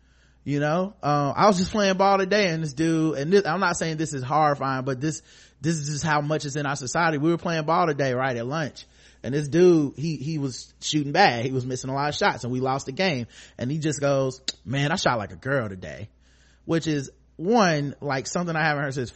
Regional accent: the South, United States; You treat me bad cause I'm, you know, I'm black and I'm from the South or whatever.

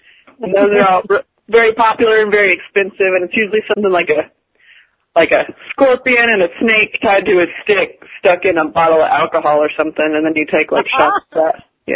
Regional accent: the South, United States; I grew up in the South, and my parents don't drink, actually.

